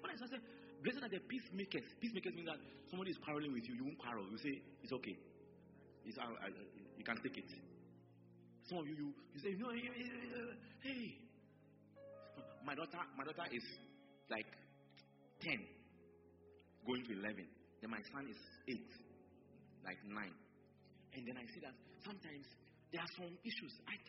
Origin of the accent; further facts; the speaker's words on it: Kumasi, Ashanti, Ghana; Me, I came from Kumasi, but you can't go anywhere.